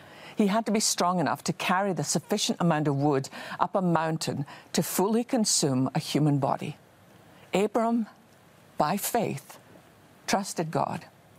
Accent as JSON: {"language": "English", "region": "Scotland", "country": "United Kingdom", "tie": "born or raised there", "said": "Well, I have always loved, ever since I was a wee girl growing up in Scotland, I've always loved Psalm 23."}